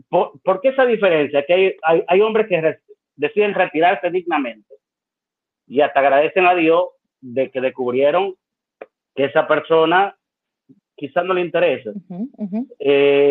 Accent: Dominican Republic; yo soy un hombre dominicano criado aquí con prejuicio machista y demás.

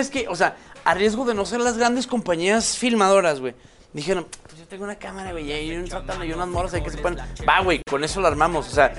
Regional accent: Chihuahua, Mexico; Creo que a los norteños nos pasa eso, güey. Porque yo soy de Chihuahua, tú eres de Hermosillo.

